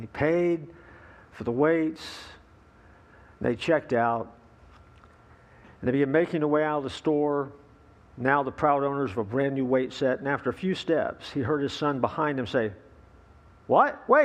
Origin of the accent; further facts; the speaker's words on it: Winter Park, Florida, United States; as a kid growing up, I have Southern Baptist roots, and I grew up over in Winter Park at the Killarney Baptist Church at the time